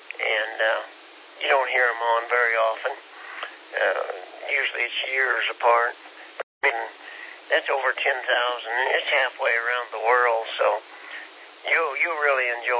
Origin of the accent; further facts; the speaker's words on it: Pittsburg, Kansas, United States; moved away as an adult; we immigrated down here from Kansas 15 years ago, and we lived in the southeast corner of Kansas in a small town, Pittsburgh. And you probably never heard of Pittsburgh, Kansas, but that's where we be from